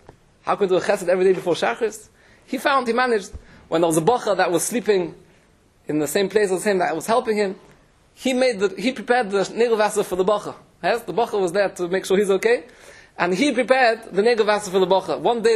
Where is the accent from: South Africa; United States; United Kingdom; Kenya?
United Kingdom; Gateshead, North East England; I'm from Gateshead, and the Yidden, very chosh for Yidden over there